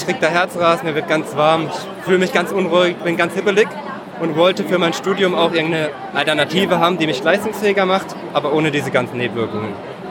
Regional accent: Freiburg, Baden-Württemberg, Germany; Aus dem Raum Freiburg kommen wir.

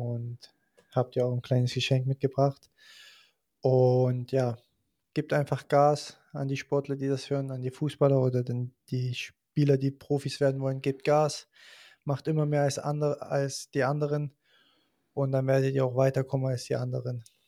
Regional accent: Germany; now in Austria; Schon, aber Wien ist nicht meine Heimat und ich fühle mich nicht wohl, also klar, Deutschland ist meine Heimat, ich fühle mich wohl in Österreich

